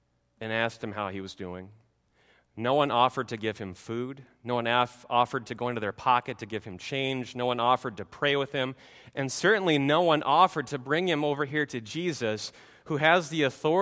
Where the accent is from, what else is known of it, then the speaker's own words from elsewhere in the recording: Clemens, Nebraska, United States; Back in the 80s, back in my hometown, my home church of St. John's Lutheran Church, Clemens, Nebraska, our church and our school would put on these yearly plays and performances